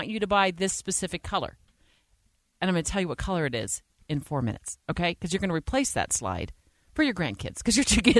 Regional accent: Arizona, United States; That was me going to the mailbox growing up in Arizona with bare feet.

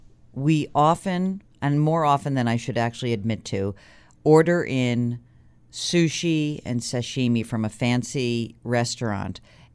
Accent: New York, United States; So my splurge always as a New Yorker is eating

